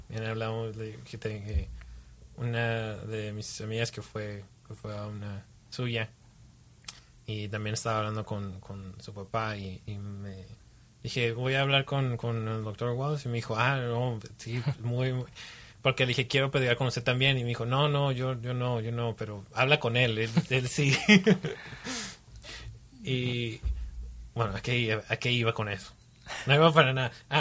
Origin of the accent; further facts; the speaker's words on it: Mexicali, Baja California, Mexico; porque como crecí en Mexicali, siento que hay una gran diferencia en muchas cosas